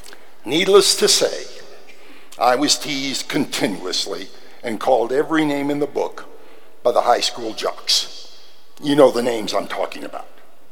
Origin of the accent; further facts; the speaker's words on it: Sabetha, Kansas, United States; I was brought up a Methodist in Sebetha, Kansas. It's a small, rural, farming community.